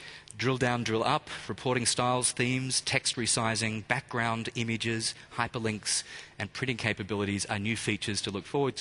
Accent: Melbourne, Victoria, Australia; And I'm from Melbourne, so let me focus in on here.

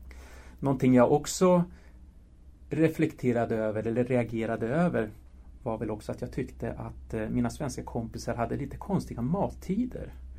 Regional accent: Stockholm, Stockholm County, Sweden; Själv är jag född och uppvuxen i Stockholm, men mina bägge föräldrar kom hit från Madrid på 60-talet.

